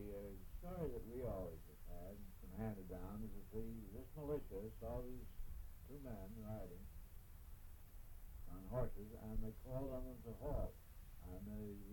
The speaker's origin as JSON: {"language": "English", "town": "Tarrytown", "region": "New York", "country": "United States", "tie": "born or raised there", "said": "Well, I was born in Tarrytown, New York."}